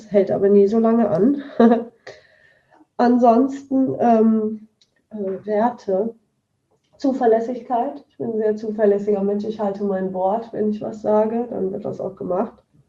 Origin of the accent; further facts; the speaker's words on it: Bergisch Gladbach, North Rhine-Westphalia, Germany; born there; Ich bin geboren in Bergisch Gladbach. Ich habe da aber nie gewohnt.